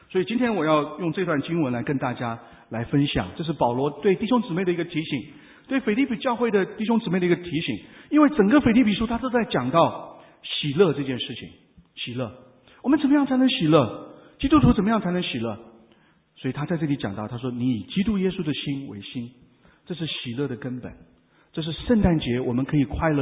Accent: China; 那作为中国人，我们都很骄傲，对吧？

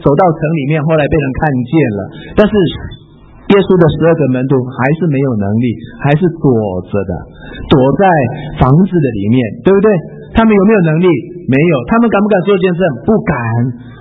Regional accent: Japan; 我就97年选择回到日本去，就是我生长的、我长大的地方

